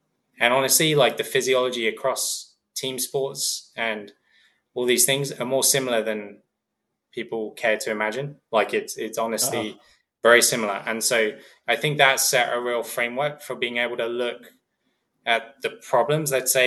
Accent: England, United Kingdom; growing up in England

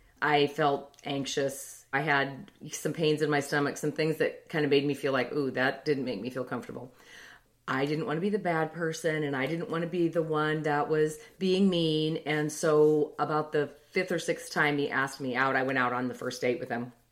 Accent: Bozeman, Montana, United States; I was raised in Bozeman, Montana on a dairy farm.

